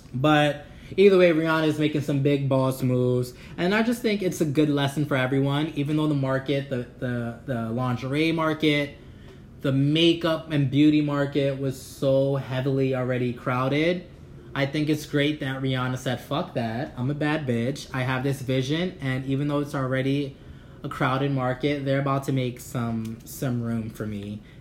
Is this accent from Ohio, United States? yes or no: no; Brooklyn, New York, United States; Mark's from Brooklyn, I'm from Brooklyn, so you know, I think the name is really cute.